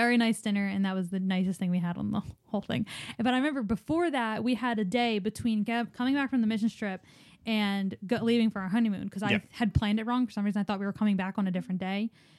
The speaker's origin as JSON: {"language": "English", "town": "Ocean City", "region": "New Jersey", "country": "United States", "tie": "born or raised there", "said": "but I grew up in Ocean City, New Jersey, and I love it."}